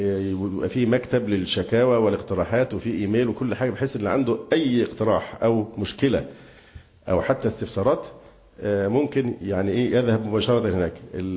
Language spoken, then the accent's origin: Arabic; Egypt; باعتبارنا مصريين ولنا حق المواطنة